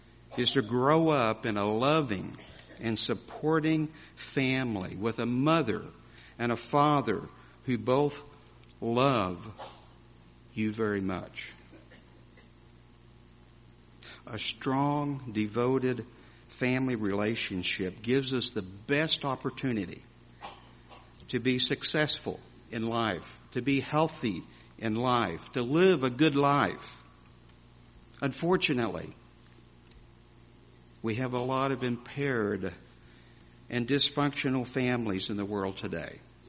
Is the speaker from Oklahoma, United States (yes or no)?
yes; Tulsa, Oklahoma, United States; Well, we're Okies. My wife and I are from Oklahoma. And we're not an … we're an Okie from Tulsa, Oklahoma.